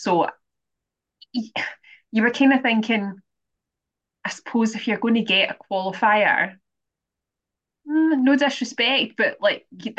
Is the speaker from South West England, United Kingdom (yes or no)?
no; Scotland, United Kingdom; As a Scottish person in particular, it's one of our favourite phrases.